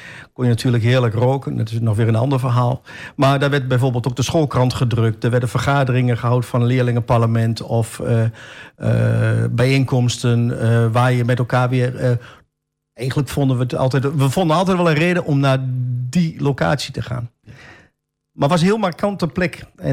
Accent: Almelo, Overijssel, Netherlands; ik ben geboren en getogen in Almelo, woon nog steeds in Almelo.

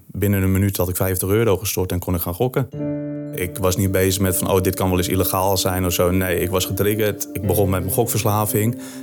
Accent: Enkhuizen, North Holland, Netherlands; Ik kwam zelf uit Denkhuizen.

